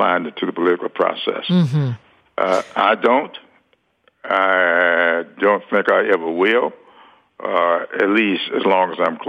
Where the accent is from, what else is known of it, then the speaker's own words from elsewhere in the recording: the South, United States; I grew up in the South.